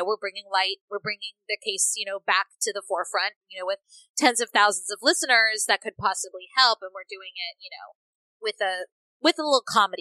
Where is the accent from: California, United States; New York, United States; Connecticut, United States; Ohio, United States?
California, United States; because I was from Northern California. You know, I grew up around there. I knew Modesto. I had played soccer in Modesto.